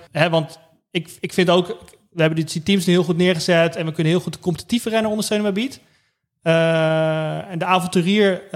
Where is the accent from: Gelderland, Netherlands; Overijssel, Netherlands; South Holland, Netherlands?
South Holland, Netherlands; ik kom uit de hoek van Rotterdam, dus ik rijd gewoon naar Arnhem, dat is voor mij het makkelijkste.